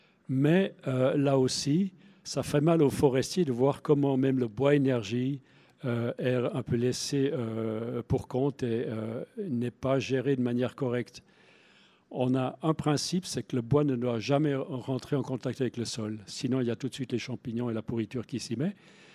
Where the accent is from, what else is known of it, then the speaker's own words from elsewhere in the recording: Bern, Switzerland; Je suis de l'Emmental, on avait vraiment une belle tradition.